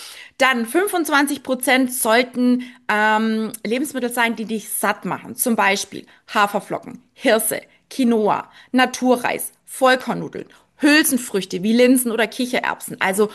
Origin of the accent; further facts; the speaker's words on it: Baden-Württemberg, Germany; born there; ich bin da auch so ein kleiner Schnäppchenjäger, ne, so der gebürtige Schwabe